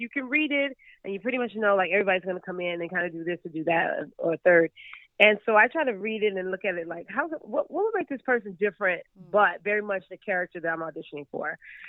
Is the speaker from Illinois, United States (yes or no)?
yes; Chicago, Illinois, United States; It was like, I'm from Chicago. I should be on stage with the Goodman.